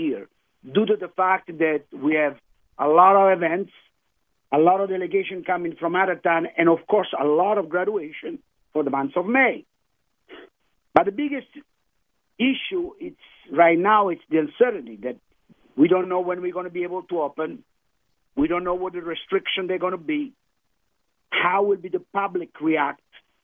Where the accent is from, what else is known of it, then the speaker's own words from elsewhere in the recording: Campania, Italy; But I'm from the Amalfi Coast, I wanted to remind you, and our chef is from Tuscany.